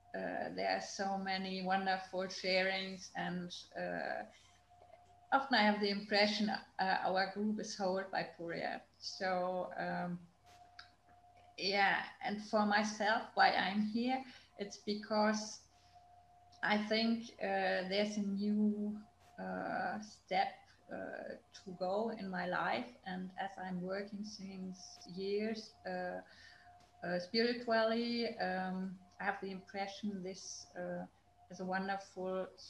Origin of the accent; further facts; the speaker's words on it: Saarland, Germany; So I come from the southwest of Germany, from the Saarland